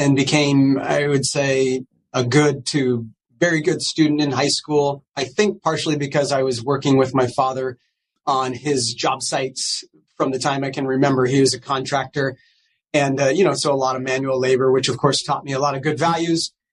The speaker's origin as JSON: {"language": "English", "town": "Placerville", "region": "California", "country": "United States", "tie": "born or raised there", "said": "I'm from California, born in Southern California, but grew up in Northern California, Placerville or El Dorado County, which is in the foothills of Sacramento and the Sierra Nevadas."}